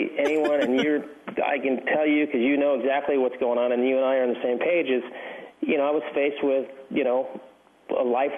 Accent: California, United States; also born or lived in Arizona; I grew up in the Southwest, you know, mm-hmm. Southern California, you know, Arizona.

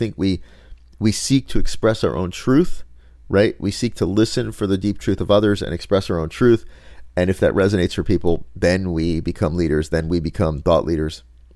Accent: Lakewood, New Jersey, United States; And where I grew up in the Lakewood, New Jersey, you know, if you just drive down the street, you will see in the window just, you know, menorah after menorah after menorah.

